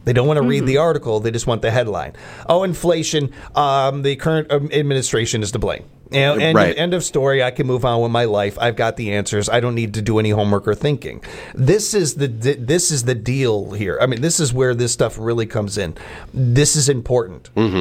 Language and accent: English; Illinois, United States; I know growing up in Illinois, I see a lot more of those, but there are some in Wisconsin, yeah.